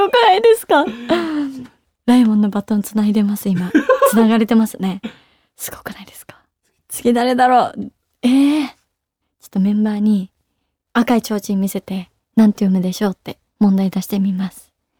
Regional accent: Aichi, Japan; 私は愛知県です。

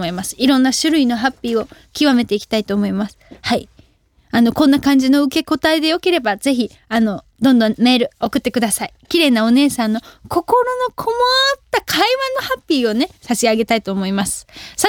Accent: Kansai, Japan; 関西出身なのでやっぱりユニバはめっちゃ行ってました。

